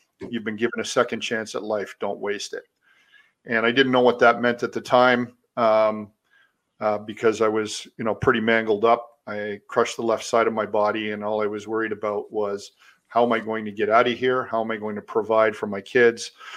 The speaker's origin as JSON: {"language": "English", "town": "Toronto", "region": "Ontario", "country": "Canada", "tie": "born or raised there", "said": "I was on a trajectory as a young hockey player growing up in the Toronto area, where the sport came very natural to me."}